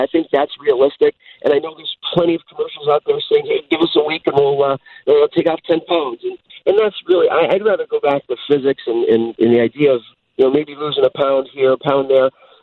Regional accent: Cleveland, Ohio, United States; I'm from Cleveland. I roll up my sleeves just like the people from Chicago.

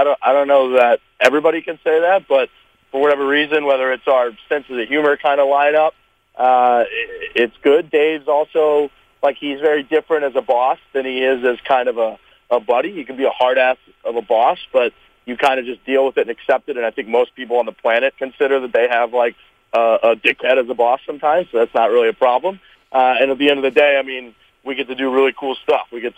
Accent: St. Louis, Missouri, United States; From St. Louis originally.

